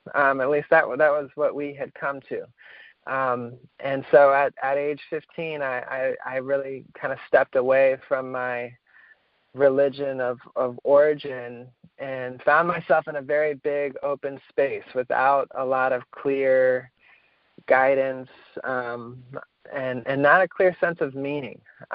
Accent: Washington, D.C. area, United States; I grew up in the Washington, D.C. suburbs, and in my teenage years, I started to wake up.

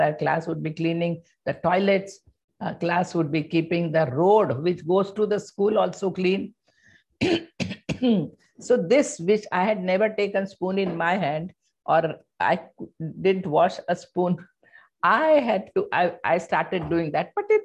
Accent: Mumbai, Maharashtra, India; first language Hindi; English is a second language; And my mother tongue was Hindi. We are from Indore. My mother is from Indore. I'm born and brought up in Bombay.

